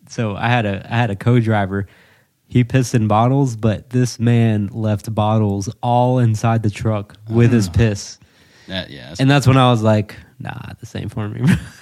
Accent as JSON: {"language": "English", "region": "Virginia", "country": "United States", "tie": "born or raised there", "said": "I hate to say that about my home state."}